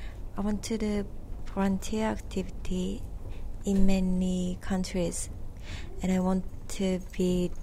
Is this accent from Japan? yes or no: yes; Hokkaido, Japan; now in Tokyo, Japan; I'm 18 years old. I'm from Hokkaido, so I live alone here in Tokyo.